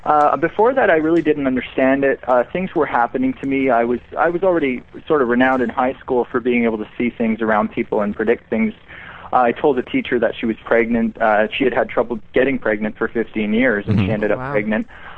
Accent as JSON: {"language": "English", "town": "Montreal", "region": "Quebec", "country": "Canada", "lives_now": "Toronto, Canada", "said": "I work and live in Toronto, although I'm originally from Montreal."}